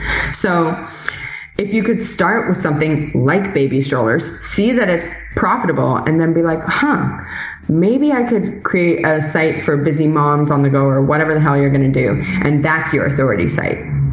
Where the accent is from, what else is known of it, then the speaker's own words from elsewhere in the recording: Toronto, Ontario, Canada; I'm from Toronto, and Toronto, it's just when we were living there, we had, okay, so I was living in Australia and then we went to New Zealand and then we went back to Toronto for about just under a year.